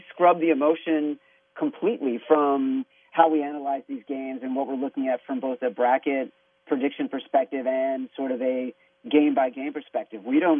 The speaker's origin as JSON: {"language": "English", "town": "Chicago", "region": "Illinois", "country": "United States", "tie": "born or raised there", "said": "I actually grew up in Chicago as well, and I grew up in Chicago in the 80s when DePaul was a powerhouse"}